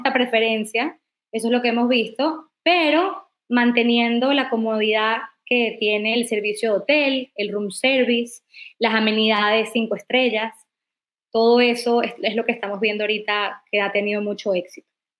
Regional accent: Venezuela; yo soy de Venezuela

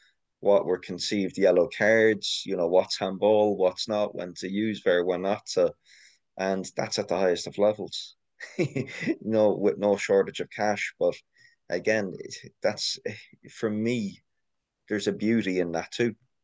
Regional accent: Ireland; growing up in Ireland

